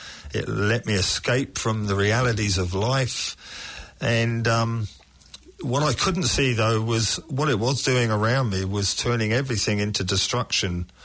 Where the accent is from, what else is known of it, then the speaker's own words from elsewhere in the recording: England, United Kingdom; now in New Zealand; As I was growing up in England